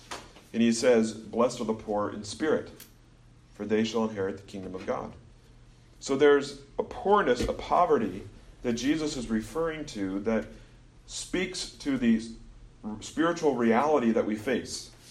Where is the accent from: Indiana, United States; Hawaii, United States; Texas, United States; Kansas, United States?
Kansas, United States; Now, I grew up in Kansas. We love seafood, but kind of landlocked